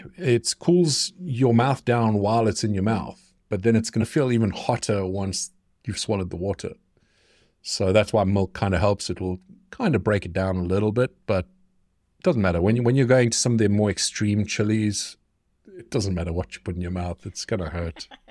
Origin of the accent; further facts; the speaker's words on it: South Africa; I'm South African, so barbecues or braaiing, what we call a barbecue, that's like our life.